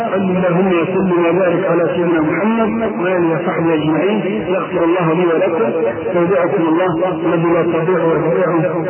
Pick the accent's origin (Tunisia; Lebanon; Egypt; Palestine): Egypt; ولذلك ما عندنا في مصر لا تجيء في بقية دول العالم إلا من انتقل من عندنا إلى غيرنا